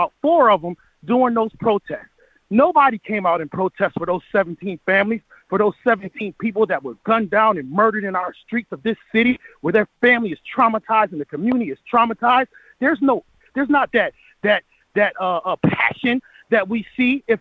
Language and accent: English; Rochester, New York, United States; I'm born and raised in Rochester, very connected to this community every day